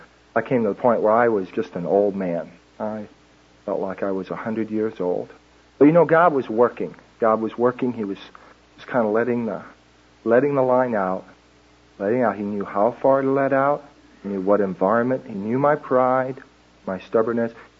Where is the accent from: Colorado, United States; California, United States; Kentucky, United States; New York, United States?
Kentucky, United States; Paducah; born there; I was born in Paducah, Kentucky.